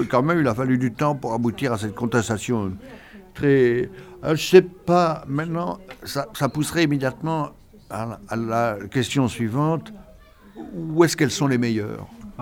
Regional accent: Douai, Hauts-de-France, France; J'étais originaire de Douai, que Douai était plus belle qu'Arras.

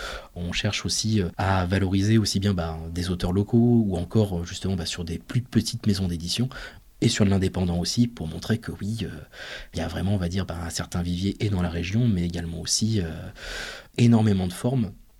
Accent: Arras, Hauts-de-France, France; vu que j'ai passé une grosse partie de mon enfance sur Arras.

